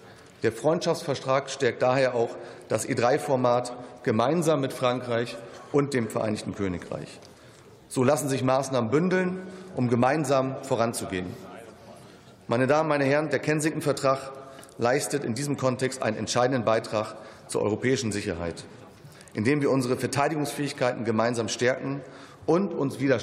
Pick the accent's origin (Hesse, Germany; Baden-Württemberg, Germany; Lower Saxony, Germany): Lower Saxony, Germany; Als Niedersachse bin ich ein Kind der ehemaligen britischen Besatzungszone und daher auch persönlich sehr dankbar dafür, dass ich in einer freiheitlichen Demokratie groß werden durfte.